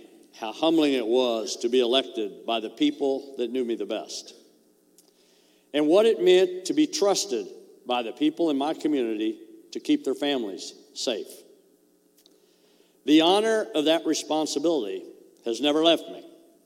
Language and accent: English; Bolivar, Missouri, United States; And that's why I am here today in my hometown of Bolivar to announce that I am running for you to be your governor in the great state of Missouri.